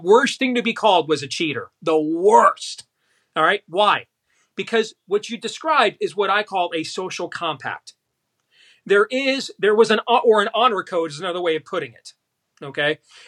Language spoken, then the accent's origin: English; Michigan, United States; pointing out what's happening in places like Antrim County, Michigan, my home state.